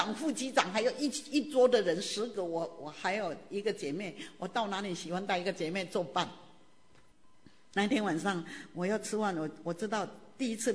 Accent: Taiwan; 一般我们台湾人的想法

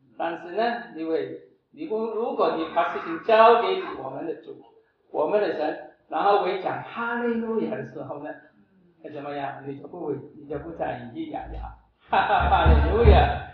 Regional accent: Hong Kong; 我们香港人就是经常唉心叹气

